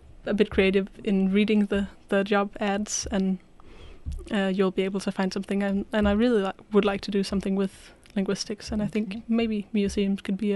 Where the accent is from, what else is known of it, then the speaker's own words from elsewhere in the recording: Aarhus, Central Denmark Region, Denmark; English is a second language; I grew up in Aarhus, the second largest town of Denmark. It's in the middle of Jutland. And I was born there, and I grew up just north of the city. My parents still live there